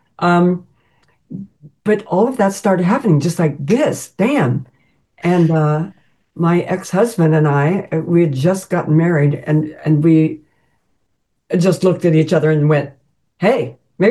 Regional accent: Kansas, United States; Where I grew up in Kansas, we were too poor to have a horror host.

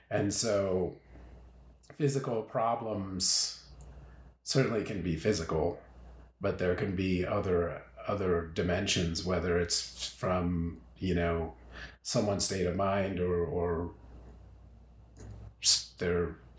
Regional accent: Portsmouth, New Hampshire, United States; So I grew up largely in Portsmouth, New Hampshire.

